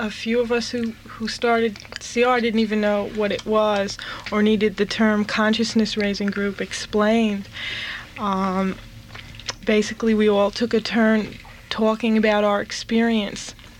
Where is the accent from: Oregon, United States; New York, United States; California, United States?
New York, United States; Brooklyn; I'm a children's librarian in New Jersey, and I'm 25 years old. I'm originally from Brooklyn